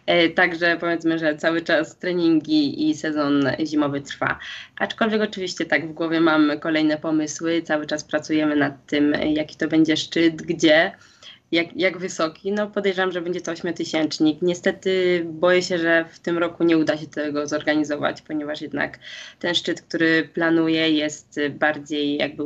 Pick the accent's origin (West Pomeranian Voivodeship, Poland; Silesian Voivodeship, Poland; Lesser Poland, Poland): Lesser Poland, Poland; Zakopane; now in Livigno, Italy; Zresztą jesteśmy z Zakopanego